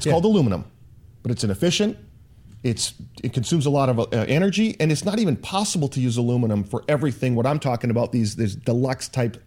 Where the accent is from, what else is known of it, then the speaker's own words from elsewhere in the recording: Vancouver, British Columbia, Canada; Vancouver, Canada. It's the capital of natural resources and oil, particularly Western Canada. So I grew up with guys in that business.